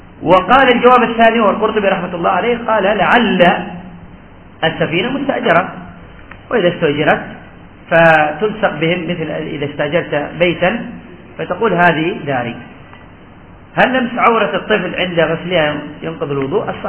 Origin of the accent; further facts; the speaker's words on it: Yemen; الظاهر الله أعلم بلادنا اليمن يريدون ينافسون الجزائر